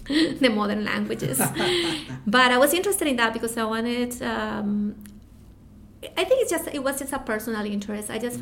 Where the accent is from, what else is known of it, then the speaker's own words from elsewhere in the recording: Cali, Valle del Cauca, Colombia; first language Spanish; English is a second language; So I am from Cali, Colombia, which is in the southwest of the country. It's a city that is well known for salsa music, salsa dancing. Mm-hmm. my first language is Spanish.